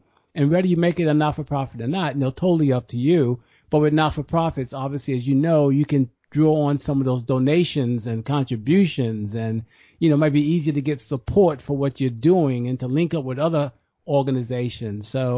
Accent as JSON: {"language": "English", "region": "New York", "country": "United States", "said": "Whether I'm from New York, you're from North Carolina, we're all trying to do something to help people become healthier"}